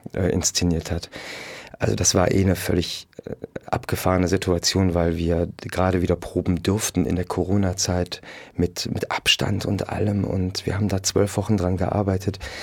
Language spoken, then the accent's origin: German; Mönchengladbach, North Rhine-Westphalia, Germany; now in Cologne, Germany; Ja, Köln ist meine Heimat. Genau, ich bin nicht gebürtiger Kölner, aber ich bin aus Mönchengladbach und ich lebe in Köln.